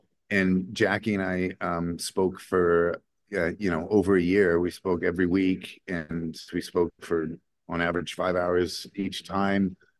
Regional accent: Toronto, Ontario, Canada; that was recorded in Toronto, in my hometown

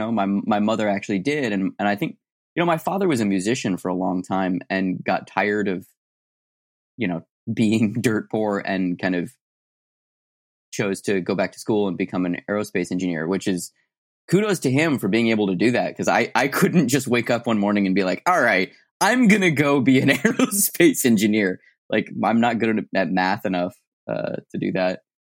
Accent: Tucson, Arizona, United States; I'm from Tucson, Arizona originally, and my mom had a theater out there

